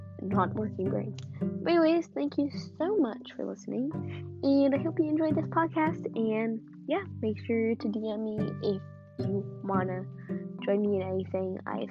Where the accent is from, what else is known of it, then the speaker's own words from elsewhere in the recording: Australia; I'm not even American. I'm Australian.